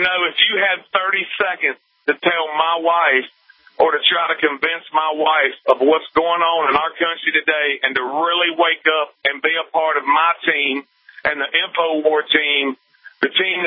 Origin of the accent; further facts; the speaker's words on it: North Carolina, United States; I'm from North Carolina, so I just wanted to let you know that North Carolina, the way I was raised, we say thank you anyway.